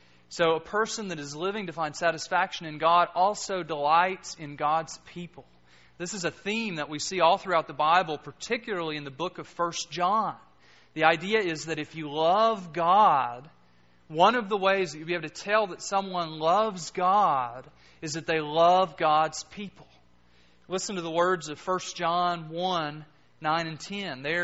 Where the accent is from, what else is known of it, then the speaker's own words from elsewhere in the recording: Kentucky, United States; I'm from Kentucky, and being from Kentucky, I'm a big Kentucky basketball fan.